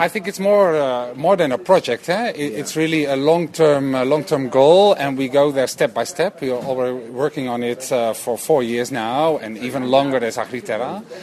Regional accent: Netherlands; English is a second language; Well, I'm from the Netherlands.

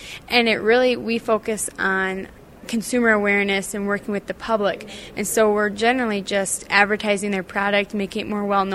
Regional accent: Mitchell, South Dakota, United States; I'm from Mitchell, South Dakota.

